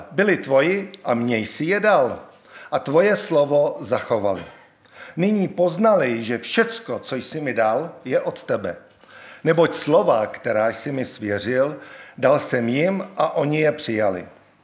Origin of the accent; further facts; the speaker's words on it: Prague, Czechia; moved away as an adult; also born or lived in Salzburg, Austria; Já jsem narozen v Česku, v Československu, v Praze a vlastně do mých 19 let jsem tam žil také, potom jsem emigroval do Rakouska, kde jsem studoval a žil jsem tam 10 let v Rakousku, v Salzburku.